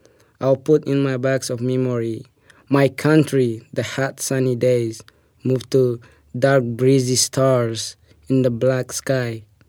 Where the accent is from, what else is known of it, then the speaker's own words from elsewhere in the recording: Eritrea; I am from Eritrea.